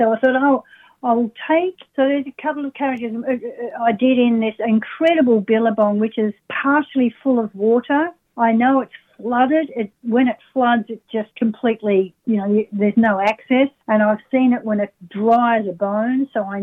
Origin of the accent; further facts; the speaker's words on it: Kyneton, Victoria, Australia; I grew up in Kyneton, Victoria, and I am now on Wurundjeri land, and I work on Wadawurrung land and in Ballarat.